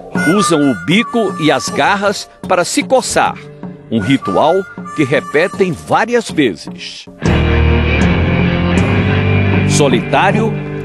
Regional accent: Ceará, Brazil; É que eu sou cearense e ele é de Pernambuco.

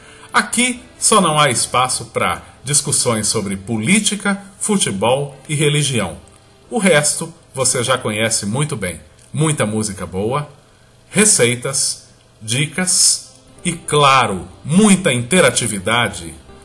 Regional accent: Sete Lagoas, Minas Gerais, Brazil; eu sou de Sete Lagoas, Minas Gerais, eu sou deficiente visual desde que eu nasci

